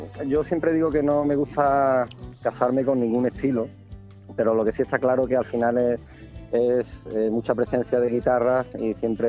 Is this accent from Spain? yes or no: yes; Seville, Andalusia, Spain; Somos de Sevilla, sí. Aquí somos todos de Sevilla.